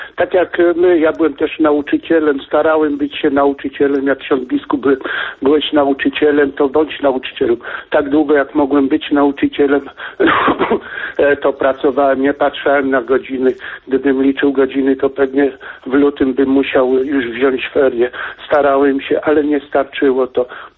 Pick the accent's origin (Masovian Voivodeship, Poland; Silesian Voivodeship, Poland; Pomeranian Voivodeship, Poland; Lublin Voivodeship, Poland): Pomeranian Voivodeship, Poland; ja pochodzę z Kaszub. No wiedziałem o prymasie, ale tak skromne to było na naszych terenach